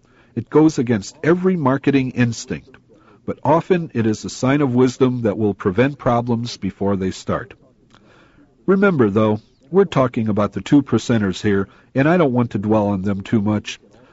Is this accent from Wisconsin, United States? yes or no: no; Chicago, Illinois, United States; Back in the early 1970s, I helped put myself through college by driving a taxi cab in my hometown of Chicago.